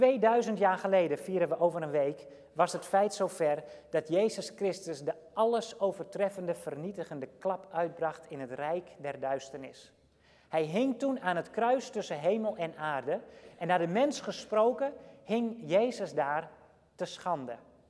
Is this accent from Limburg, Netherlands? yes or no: no; Friesland, Netherlands; Ik dacht als Fries zijnde, toen ik een kleine jongen was, dat er karnemelk gedronken werd met carnaval.